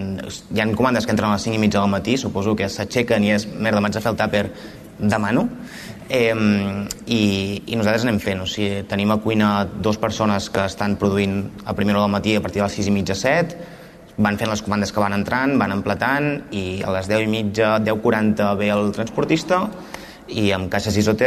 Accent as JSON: {"language": "Catalan", "town": "Girona", "region": "Catalonia", "country": "Spain", "said": "nosaltres som originaris de Girona"}